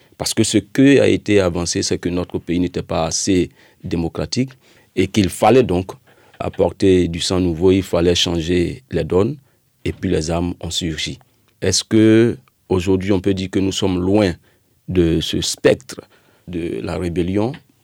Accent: Diokwe, Côte d’Ivoire; on devait se rendre à l'université et retourner dans ma ville natale de Diokwe.

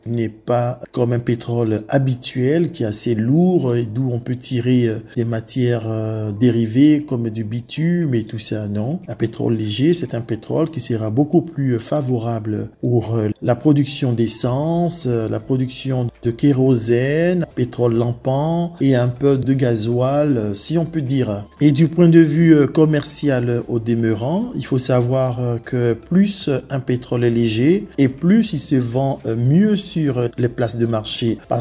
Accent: Côte d’Ivoire; c'est une expérience que je mets à disposition de la Côte d'Ivoire, mon pays d'origine.

